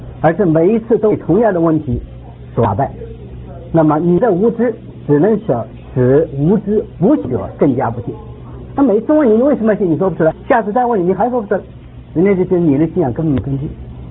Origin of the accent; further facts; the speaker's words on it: China; 反正我是从小大陆长大，所以受了很多无神论的教育。